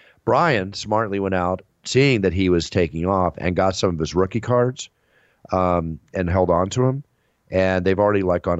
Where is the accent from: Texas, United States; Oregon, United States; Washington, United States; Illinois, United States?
Texas, United States; And I grew up in Texas part of my life. We had tarantulas, black widow, all that stuff.